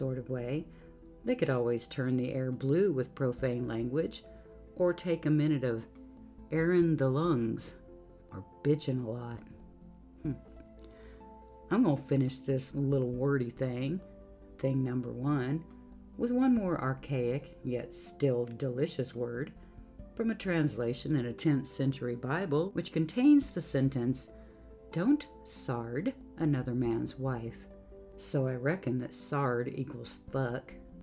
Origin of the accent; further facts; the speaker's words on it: Texas, United States; accent: Texas; Adding consarnet to you whelps in my Texas accent is super powerful and means you're in trouble.